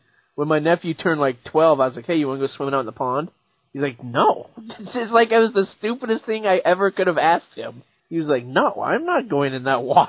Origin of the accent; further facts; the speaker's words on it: Montana, United States; I remember, like, I grew up in Montana, and my cousin and I would literally go out in the dirt all day and play with matchbox cars.